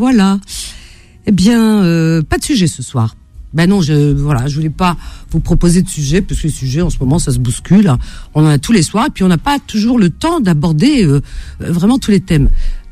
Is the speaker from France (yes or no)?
no; Algeria; born there; mes vacances dans ma ville natale en Algérie